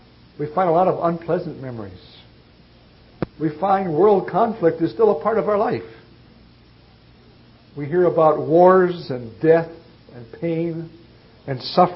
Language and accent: English; Detroit, Michigan, United States; I can remember as a youngster growing up in Detroit, we thought the kingdom was going to be here in the 50s.